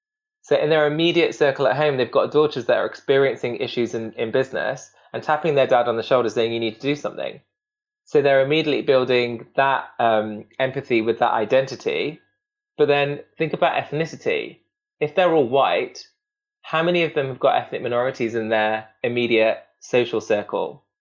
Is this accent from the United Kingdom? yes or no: yes; Derby, East Midlands, United Kingdom; I'm Indian, I'm Sikh, I'm working class, I'm from Derby